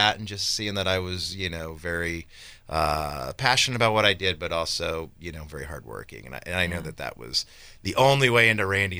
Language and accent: English; Indiana, United States; And I'm from Indiana and love basketball, too.